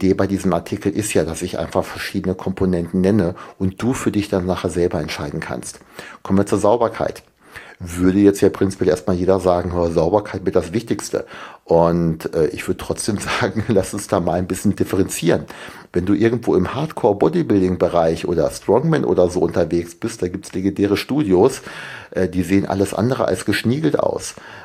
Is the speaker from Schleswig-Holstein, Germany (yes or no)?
yes; Föhr, Schleswig-Holstein, Germany; Ich glaube, also hier komme ich aus Föhr hier, das ist wirklich sehr, sehr klein.